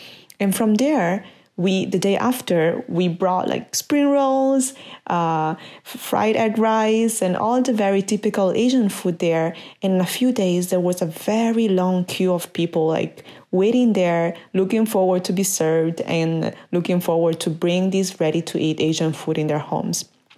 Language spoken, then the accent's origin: English; Cremona, Lombardy, Italy; English is a second language; I was born and raised in Cremona, which is a small town in the northern of Italy. There is around 70,000 people. So when I was there, when I was born there, I was actually the only Asian, and more precisely Chinese girl there.